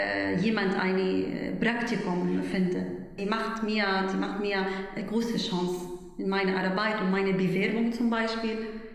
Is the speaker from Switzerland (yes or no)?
no; Syria; German is a second language; moved away as an adult; now in Bremen, Germany; ich komme aus Syrien. Ich habe 2 Kinder. Ich habe als Psychologieberaterin in Syrien gearbeitet